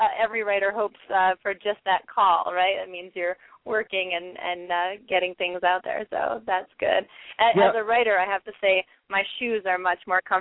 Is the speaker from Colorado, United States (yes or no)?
no; Washington, District of Columbia, United States; One is, you know, it's my hometown. I know it inside and out. I've been to every neighborhood so many times.